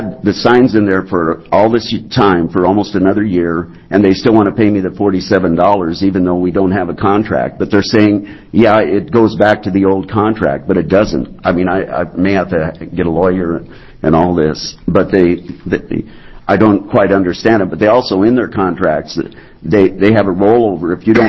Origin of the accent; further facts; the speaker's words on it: Portland, United States; And I'm from Portland, and I have two signs on my property